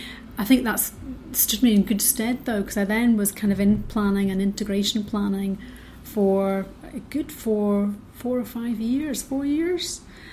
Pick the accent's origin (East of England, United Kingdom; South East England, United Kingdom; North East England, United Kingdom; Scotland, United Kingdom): Scotland, United Kingdom; Ayr; now in Glasgow, United Kingdom; So I came back to Scotland, and I'm from Ayr originally, but I moved to Glasgow. And I've lived in Glasgow ever since. So that's end of 91, beginning of 92.